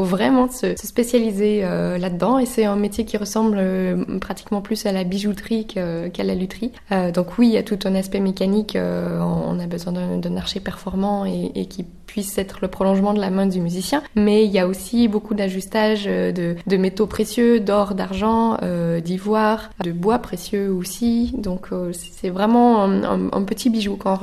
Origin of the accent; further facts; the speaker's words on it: Quebec, Canada; c'était au Québec quand je suis québécoise.